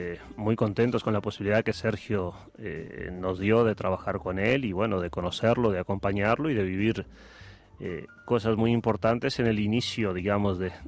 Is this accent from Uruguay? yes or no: yes; Rivera, Uruguay; soy nacido en Rivera y, bueno, hice baby fútbol y, bueno, juveniles y mayores